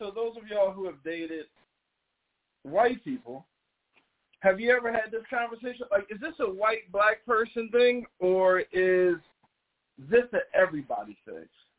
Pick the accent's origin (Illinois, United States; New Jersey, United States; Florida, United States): New Jersey, United States; Because, I grew up in Jersey. There's a bunch of white people up there that can cook.